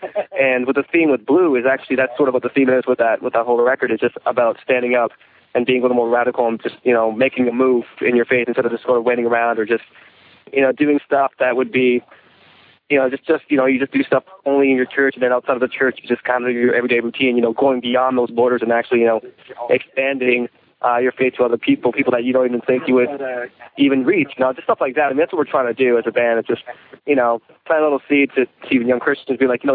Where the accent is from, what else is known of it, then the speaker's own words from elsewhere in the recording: Canada; No, that's fine, we're Canadian.